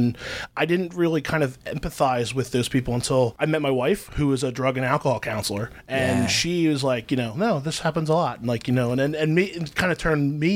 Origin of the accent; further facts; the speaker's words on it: Glassboro, New Jersey, United States; I'm from South Jersey, Glassboro.